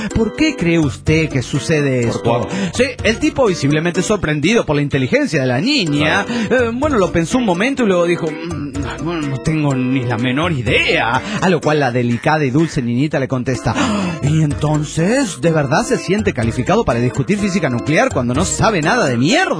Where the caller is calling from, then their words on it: Quebec, Canada; Hola, soy … de Quebec, Canadá.